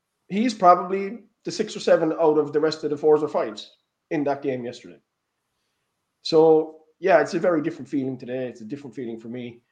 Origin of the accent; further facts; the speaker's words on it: Ireland; I'm going to celebrate being an Irishman and in style